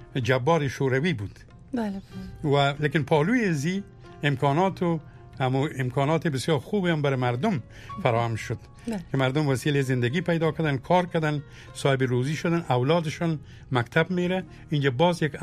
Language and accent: Persian; Afghanistan; که ما مملکت ما افغانستان و ما بعد ملت افغان